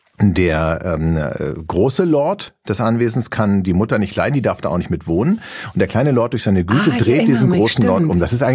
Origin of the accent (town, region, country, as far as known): Berlin, Germany; born there